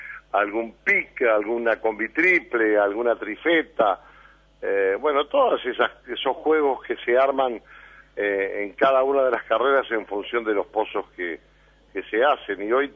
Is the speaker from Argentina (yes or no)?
no; Paysandú, Uruguay; venimos desde Paysandú, así que con la misma ilusión desde hace muchísimos años